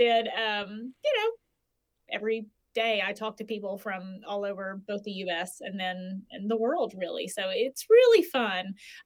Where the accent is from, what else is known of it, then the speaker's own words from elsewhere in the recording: Tennessee, United States; I always say I'm from Tennessee, but I don't necessarily think like I'm from Tennessee